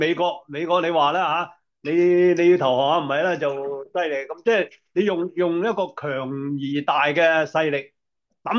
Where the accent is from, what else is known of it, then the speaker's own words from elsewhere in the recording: China; 所以我哋中國人咧就有鹹魚啊、鹹菜啊、啊鹹豬肉啊